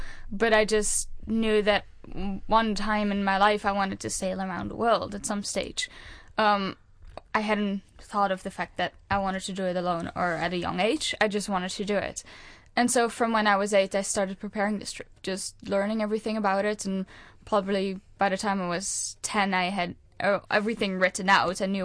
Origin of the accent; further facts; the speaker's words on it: Netherlands; seeing how they lived compared to where I grew up in Holland.